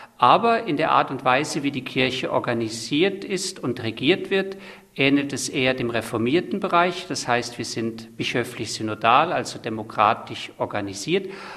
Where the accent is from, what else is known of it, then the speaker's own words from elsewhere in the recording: Rhineland, Germany; born there; Ich bin in Deutschland, im Rheinland, geboren